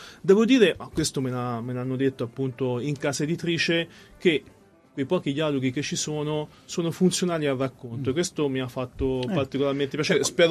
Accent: Tegoleto, Tuscany, Italy; also born or lived in Arezzo; Sono nato ad Arezzo, in via Masaccio, ho vissuto 25 anni a Tegoleto, che è un paese di 1000 abitanti, sono stato benissimo.

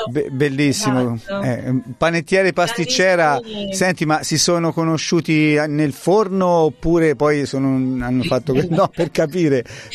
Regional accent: Tuscany, Italy; noi siamo toscani, quindi non abbiamo nulla da invidiare a nessuno

